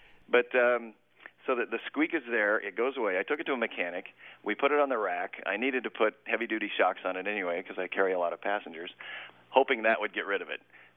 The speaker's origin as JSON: {"language": "English", "town": "Coronado", "region": "California", "country": "United States", "said": "Coronado, California."}